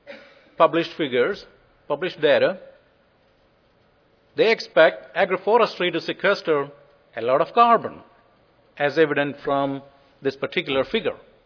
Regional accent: Missouri, United States; I come from Missouri.

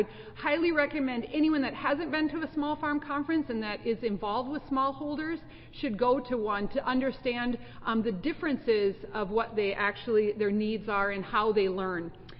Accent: Minnesota, United States; I'm actually from northern Minnesota, incredibly small town up in northern Minnesota where the Mississippi River starts, and ended up in the Peace Corps in Costa Rica back in 1991.

